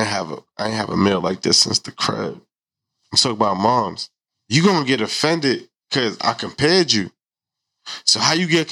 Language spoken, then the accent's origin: English; Queens, New York, United States; I'm from Queens. So yeah.